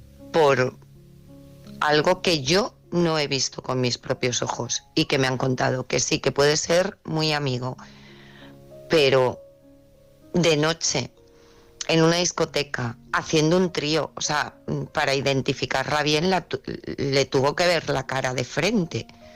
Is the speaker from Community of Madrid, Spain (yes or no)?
no; Valencia, Valencian Community, Spain; de Valencia